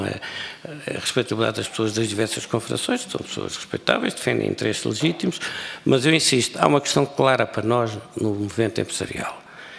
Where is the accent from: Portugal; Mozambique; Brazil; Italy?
Portugal; Alentejo; Eu sou alentejano, portanto sou um bocado lento nestas coisas